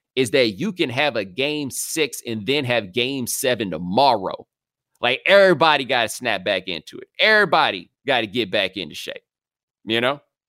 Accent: Houston, Texas, United States; Because I grew up in Houston, you know, and got the Atlanta thing.

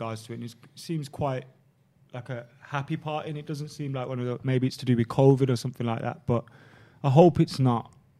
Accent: Birmingham, West Midlands, United Kingdom; Yeah, I'm Brummie.

